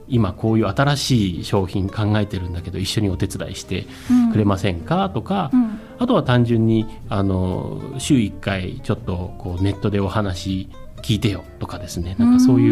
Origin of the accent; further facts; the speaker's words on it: Hachinohe, Aomori, Japan; 辞めて U ターンをしてきた、地元八戸に戻ってきたという形なんですが